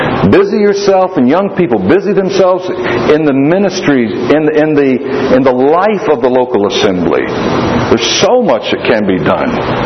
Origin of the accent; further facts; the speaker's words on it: Florida, United States; he was baptized and started preaching not far from where I grew up in Florida.